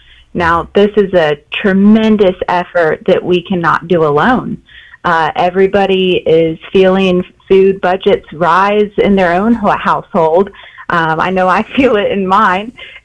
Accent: Fort Pierce, Florida, United States; So I'm born and raised in Fort Pierce, my father and grandfather, and then now I have my children there.

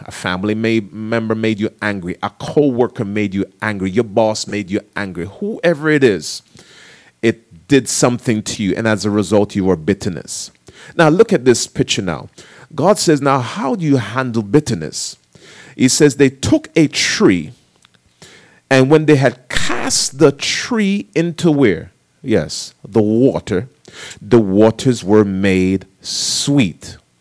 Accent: Jamaica; Growing up in Jamaica, where you hear the tambourine and the old mothers is just going off in the tambourine.

